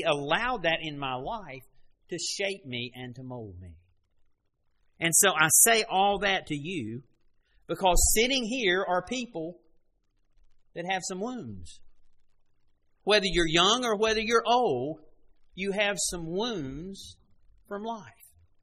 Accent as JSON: {"language": "English", "town": "Greensboro", "region": "North Carolina", "country": "United States", "tie": "born there", "said": "I was born in Greensboro. I was born into a Christian family. I was brought up being taught the Word of God. Born in this nation."}